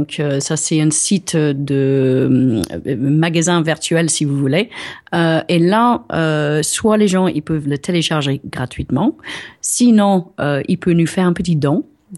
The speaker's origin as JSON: {"language": "French", "region": "England", "country": "United Kingdom", "second_language": "French", "said": "Ah, tu vois, je suis anglaise."}